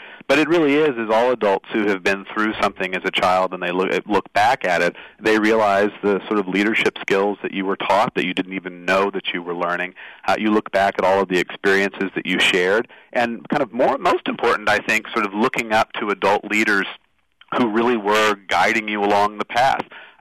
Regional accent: Plano, Texas, United States; I think of the two things that were sort of most important to me growing up in Plano were being a member of the Cub Scouts and the Boy Scouts throughout my life and playing baseball throughout my life.

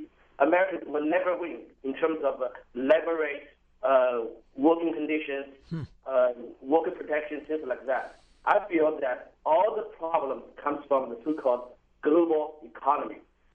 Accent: China; English is a second language; now in Rockville, United States; I live in Rockville. I came from China 15 years ago

